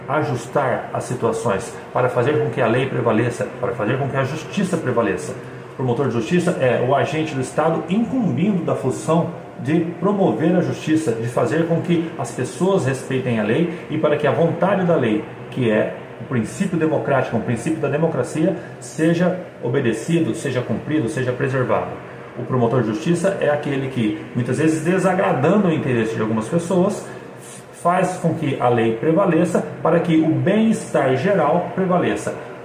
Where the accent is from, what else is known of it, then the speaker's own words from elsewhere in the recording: Ribeirão Preto, São Paulo, Brazil; A faculdade que eu cursei na cidade de Ribeirão Preto, que é onde eu nasci e cresci, era uma faculdade paga